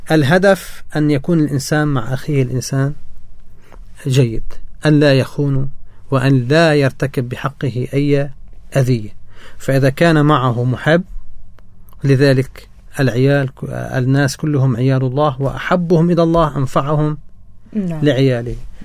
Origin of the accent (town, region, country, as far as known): Lebanon